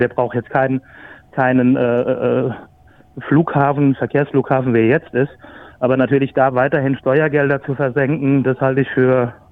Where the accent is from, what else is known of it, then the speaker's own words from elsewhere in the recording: Rhineland-Palatinate, Germany; Also ich komme selbst vom Land, ich komme aus dem Westerwald. Ich weiß, wie es dort in meiner Jugendzeit war. Da fuhr eben auch nur alle drei Stunden ein Bus.